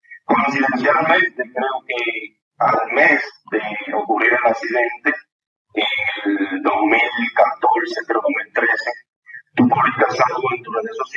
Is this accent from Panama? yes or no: no; Santo Domingo, Distrito Nacional, Dominican Republic; also born or lived in Villa Vázquez; soy dominicano, nacido en Villa Vázquez, Montecristi, pero criado en Santo Domingo.